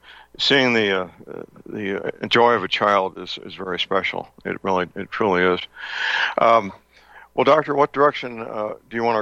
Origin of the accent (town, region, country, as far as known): St. Louis, Missouri, United States; born or raised there